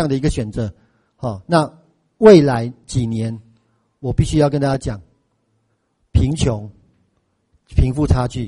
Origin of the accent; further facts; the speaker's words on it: Malaysia; moved away as an adult; now in Taiwan; 我是外国人啦哈，我1992年为马来西亚来家读册哈，台大社会系